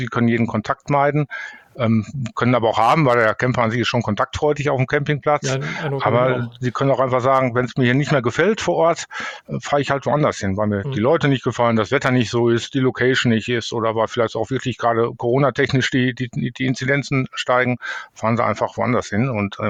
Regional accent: North Rhine-Westphalia, Germany; dann bin ich im Sauerland groß geworden. Da gibt es ganz viele Talsperren

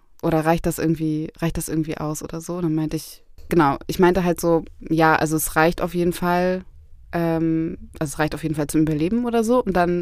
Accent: Berlin, Germany; Ich bin in Berlin-Wedding aufgewachsen und habe dort gelebt, bis ich 12 oder 13 war ungefähr und war viel, aber auch immer in Kreuzberg, weil meine Oma auch oft auf mich aufgepasst hat.

